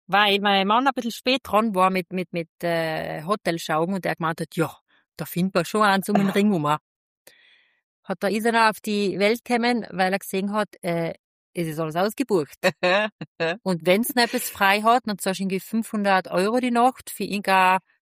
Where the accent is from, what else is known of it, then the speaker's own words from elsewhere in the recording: Switzerland; Bei uns in der Schweiz bestellst du ja, okay, wir haben gar keine Wurstdecke.